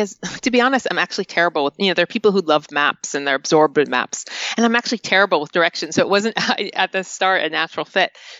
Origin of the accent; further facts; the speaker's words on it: North Carolina, United States; even people in rural West Virginia, not that far from where I grew up in North Carolina, also didn't have street addresses.